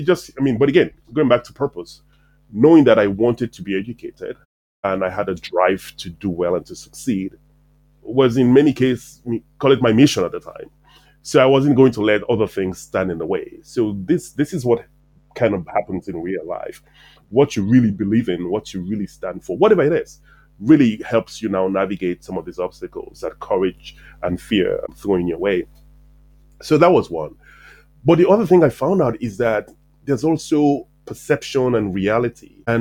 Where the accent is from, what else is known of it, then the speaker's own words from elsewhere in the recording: Sierra Leone; moved away as an adult; now in United States; I grew up in Sierra Leone. I was born in Sierra Leone, West Africa, and came to the US when I was about 18, 19 to attend college.